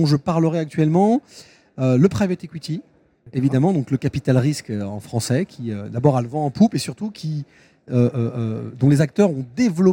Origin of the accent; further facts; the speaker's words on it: France; Ouais, on est français, il faut qu'on se paye.